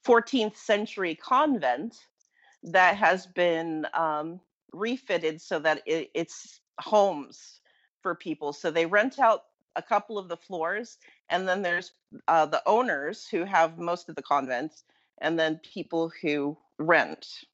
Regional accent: United States; because I'm an American. I want to, you know, show them my American cooking prowess.

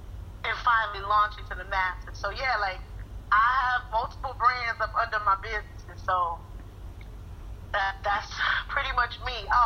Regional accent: Conway, South Carolina, United States; Born in Conway Hospital in Horry County. Wow. That is my hometown. This is what made me who I am.

